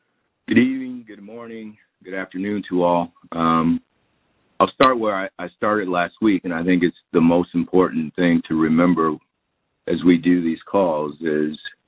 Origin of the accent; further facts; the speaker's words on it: Wisconsin, United States; which may have been in part to what happened in my home state of Wisconsin